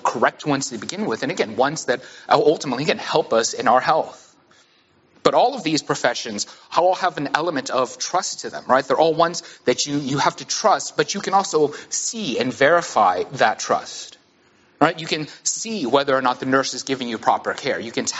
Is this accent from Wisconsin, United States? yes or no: no; Houston, Texas, United States; It'd be the same as me saying, like, well, I grew up in Alief, which is a small region in Houston, right?